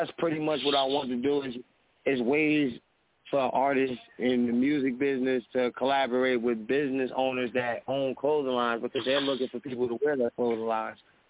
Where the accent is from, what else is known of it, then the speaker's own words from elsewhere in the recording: New Jersey, United States; now in North Carolina, United States; I'm located currently in North Carolina. I'm originally from New Jersey.